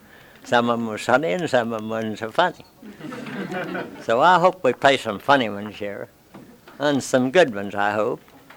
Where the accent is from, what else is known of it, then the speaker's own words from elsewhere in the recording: West Virginia, United States; So we're here from West Virginia.